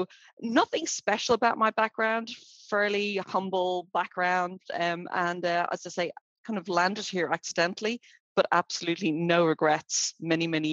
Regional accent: Dublin, Leinster, Ireland; Yeah, so I was born and bred in Dublin, Ireland, and I had a very traditional kind of upbringing there.

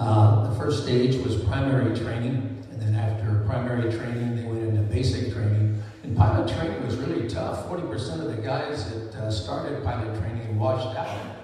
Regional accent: Pasadena, California, United States; born there; I also was born in Pasadena and went to UCLA.

